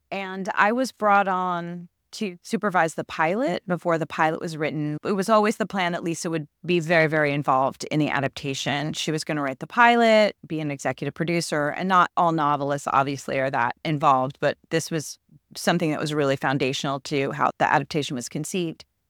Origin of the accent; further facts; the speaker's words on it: Chicago, Illinois, United States; also born or lived in Colorado; I grew up in Chicago, spent most of my childhood there. I did move in high school and lived in Colorado for a couple of years, but born and raised in Chicago